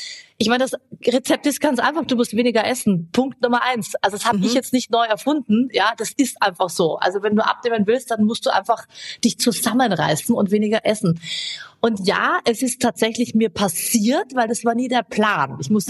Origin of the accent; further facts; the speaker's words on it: Vienna, Austria; Ich bin Wienerin, Melange.